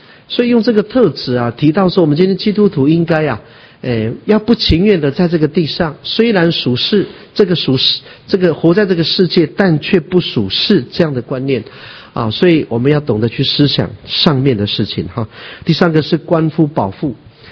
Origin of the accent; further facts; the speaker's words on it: China; 我们到我们中国人啊，强调产后的条理哈。